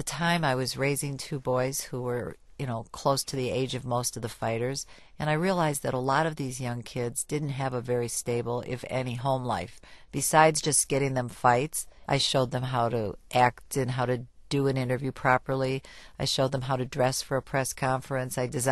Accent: Detroit, Michigan, United States; I am from Detroit, love Motown, and I wish more than anything that the movie could have been set in my own hometown.

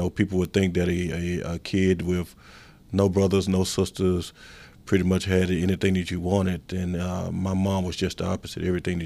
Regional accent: Memphis, Tennessee, United States; especially an African-American male in the inner city, I come from North Memphis

